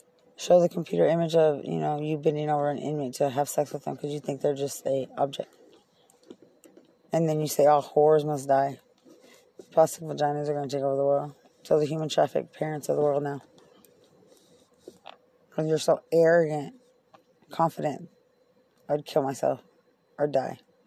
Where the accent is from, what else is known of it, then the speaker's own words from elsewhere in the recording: United States; I was very neutral because I'm American. I can do that.